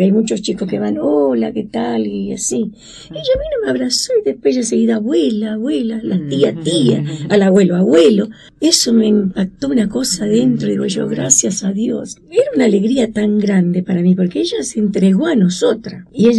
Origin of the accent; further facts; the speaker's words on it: Chaco, Argentina; Y llamé a mis hermanas, yo soy del Chaco.